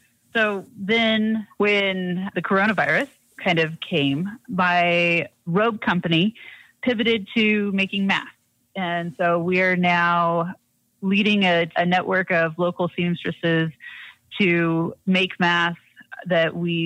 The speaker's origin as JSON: {"language": "English", "town": "Idaho Falls", "region": "Idaho", "country": "United States", "tie": "born or raised there", "said": "But I grew up in Idaho Falls, Idaho, and went to the University of Idaho for my undergrad"}